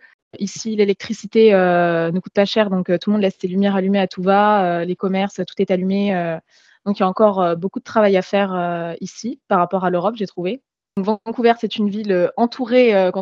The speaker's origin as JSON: {"language": "French", "region": "Provence-Alpes-Côte d'Azur", "country": "France", "moved": "as an adult", "lives_now": "Canada", "said": "Là, ça fait 10 mois que je suis arrivée au Canada. Je viens de France, du sud-est de la France, à côté de Toulon."}